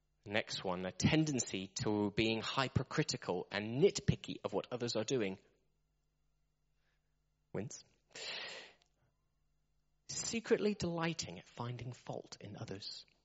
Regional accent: South West England, United Kingdom; I'm from Cornwall.

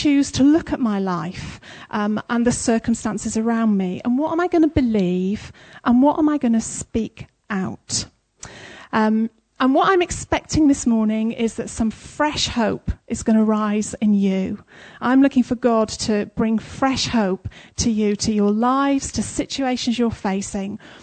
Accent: England, United Kingdom; So I'm English, and we tend to be a bit of a cynical bunch.

